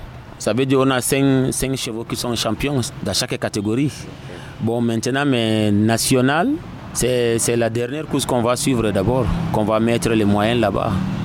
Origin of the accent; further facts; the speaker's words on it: Maroua, Far North, Cameroon; Oui, chez nous à Maroua, on nous dit souvent entretenir un cheval vaut mieux prendre 3 ou 4 femmes.